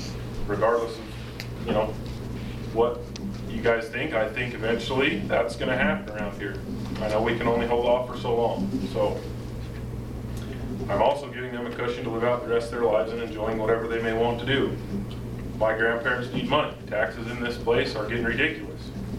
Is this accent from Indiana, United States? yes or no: no; Daniel, Utah, United States; now in Midway, United States; I was born and raised here in Daniel.